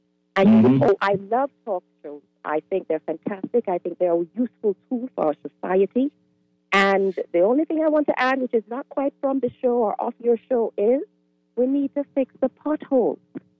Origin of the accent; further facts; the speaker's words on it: Jamaica; I'm originally from Jamaica, and most of us who lived in Jamaica, born in Jamaica, went to school in Jamaica, will remember the fantastic talk radio hosts